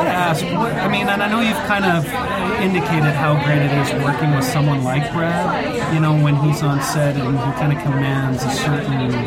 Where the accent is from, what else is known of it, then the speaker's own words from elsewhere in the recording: Canada; I'm Canadian